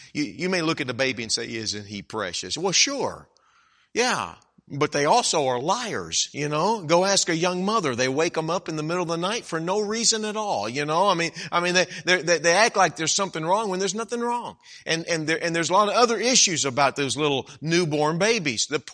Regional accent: Dallas, Texas, United States; I grew up in Dallas and in that area. And that's been home when I was a kid.

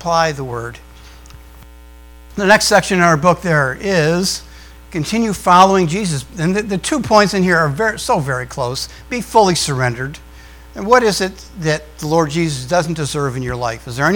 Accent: the North, United States; That's Southern language. I'm from the North.

